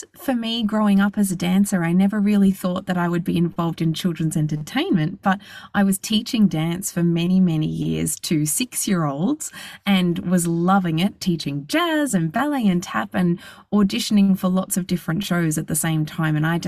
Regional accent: Australia; Well, I grew up in Australia, still here, not that this looks like Australia, but I'm from Australia

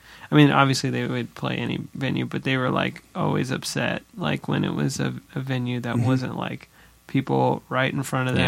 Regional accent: New Hampshire, United States; New Hampshire.

